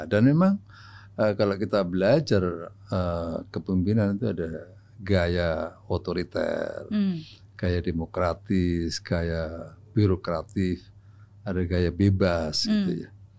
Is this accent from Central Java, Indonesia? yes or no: no; East Java, Indonesia; karena saya dari Jawa Timur ya nggak jauh-jauh sih ya